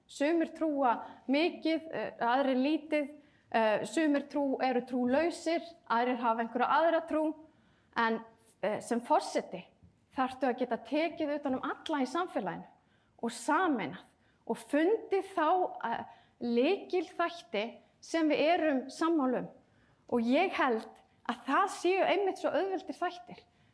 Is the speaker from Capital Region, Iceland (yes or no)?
yes; Reykjavik, Capital Region, Iceland; Ég auðvitað ólst upp í Reykjavík en var eins og segir mikið sveit og ég hef stórt landsbyggðarhjarta